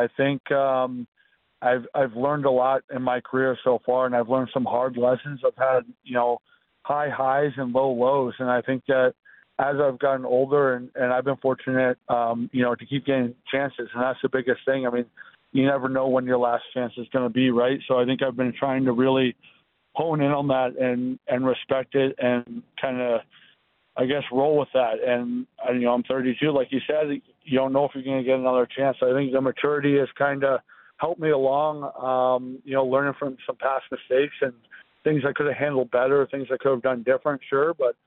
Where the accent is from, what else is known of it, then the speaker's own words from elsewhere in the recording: Maryland, United States; So I'm dual citizen. Yeah, I grew up in Maryland